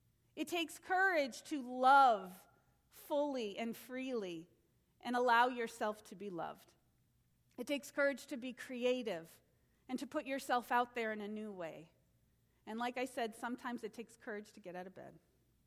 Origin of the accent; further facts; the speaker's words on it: Boston, Massachusetts, United States; born there; Don't hate me. I can't help it. I was born in Boston.